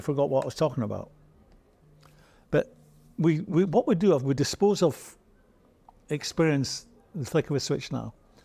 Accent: Scotland, United Kingdom; As a Scotsman

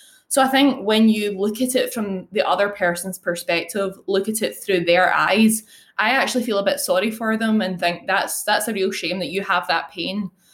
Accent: Glasgow, Scotland, United Kingdom; So Glasgow.

